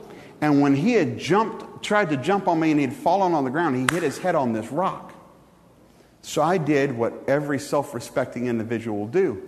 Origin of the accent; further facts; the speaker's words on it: the South, United States; And, you know, I'm from the South. This could get big, you know.